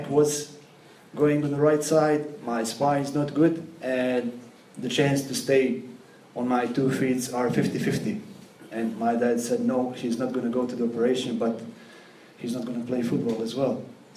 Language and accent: English; Montenegro; English is a second language; I'm from Montenegro originally, and I lived in this country 16 months